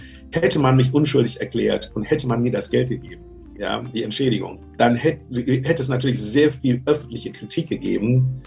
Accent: Germany; Und da komme ich zurück nach Deutschland, mein Heimatland.

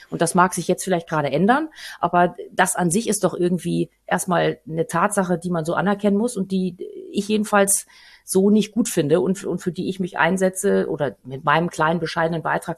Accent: Hamburg, Germany; wenn ich jetzt als Hamburgerin so ein bisschen das Revue passieren lasse, dann sind mir hier 30 Jahre lang nie irgendwo Soldaten begegnet.

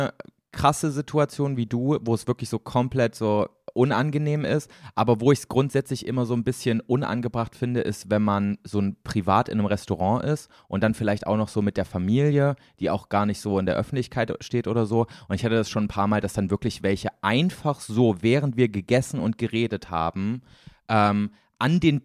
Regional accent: Poland; German is a second language; now in Germany; ich bin vor ein paar Jahren aus Polen hierher gezogen und ich habe damit Deutsch gelernt

